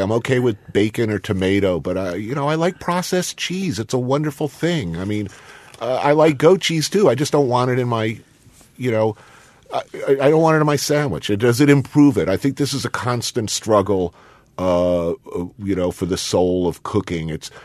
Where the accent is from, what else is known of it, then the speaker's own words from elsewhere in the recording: Chicago, Illinois, United States; Mr. President, as a Chicagoan, as a true Chicagoan